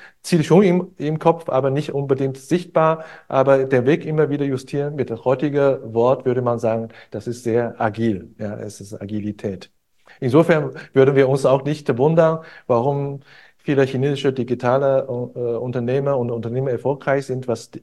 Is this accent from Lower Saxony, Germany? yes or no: yes; Hanover, Lower Saxony, Germany; Ich komme aus Hannover.